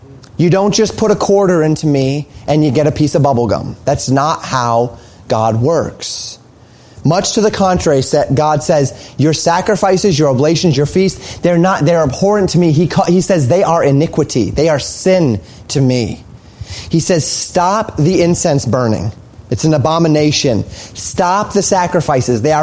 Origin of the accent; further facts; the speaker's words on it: Colorado, United States; I saw this all the time growing up in Colorado.